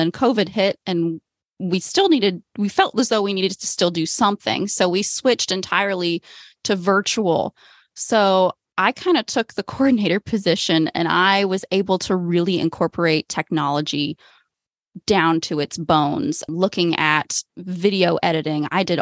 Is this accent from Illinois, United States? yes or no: no; Springfield, Ohio, United States; I grew up in Springfield, Ohio, Clark County, Ohio, which is where 4-H originated.